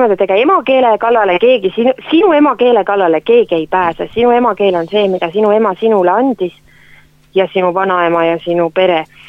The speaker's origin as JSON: {"language": "Estonian", "region": "Saare County", "country": "Estonia", "accent": "Sõrve dialect", "first_language": "Sõrve dialect of Estonian", "said": "Ma arvan, et minu emakeel on küll kindlasti sõrvekeel."}